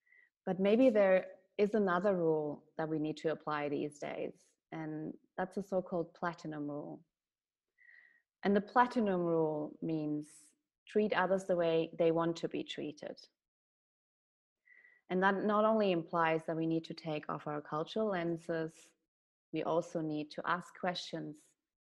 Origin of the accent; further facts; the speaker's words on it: Germany; I have migrant background, my parents are from Serbia. I was born and raised in Germany. Now I do have German citizenship, but a couple of years back I didn't.